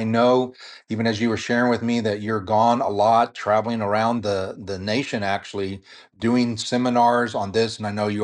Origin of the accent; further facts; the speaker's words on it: San Antonio, Texas, United States; also born or lived in New York; contemplating leaving New York to come to San Antonio, where we're both from San Antonio